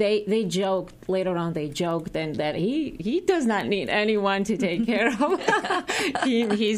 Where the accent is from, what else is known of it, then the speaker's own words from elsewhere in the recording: Georgia; English is a second language; It's very safe in Georgia